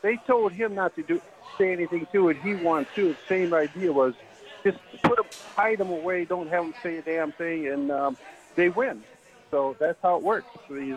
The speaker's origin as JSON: {"language": "English", "town": "Madison", "region": "Wisconsin", "country": "United States", "said": "Hi, I'm from Madison."}